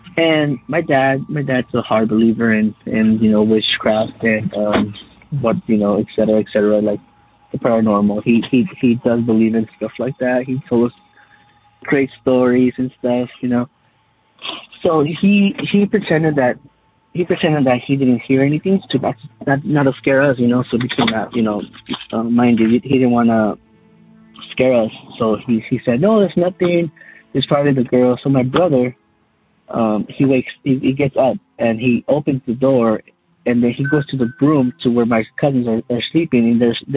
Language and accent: English; California, United States; I'm from California.